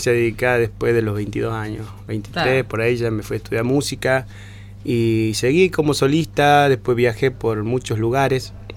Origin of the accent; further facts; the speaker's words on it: Tartagal, Salta, Argentina; Soy de acá de Tartagal, de Barrio San Antonio.